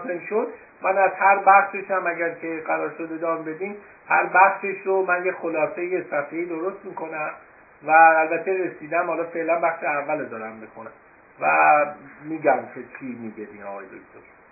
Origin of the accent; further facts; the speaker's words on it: Iran; مثلا ما که ایرانی هستیم